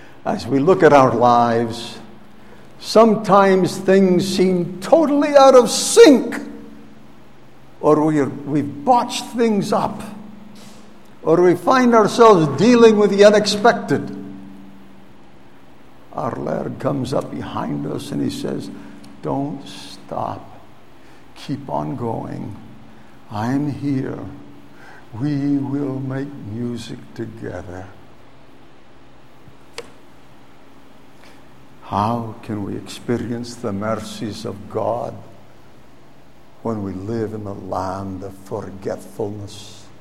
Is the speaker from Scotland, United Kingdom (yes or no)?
yes; Scotland, United Kingdom; I'm a Scotsman.